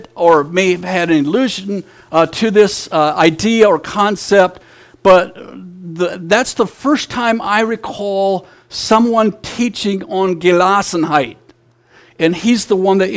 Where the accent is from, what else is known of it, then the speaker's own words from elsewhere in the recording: United States; first language Pennsylvania Dutch; I do have the advantage of having had Pennsylvania Dutch as my mother tongue. And so even though it's quite different from German, it does give me maybe just a little slight edge to it.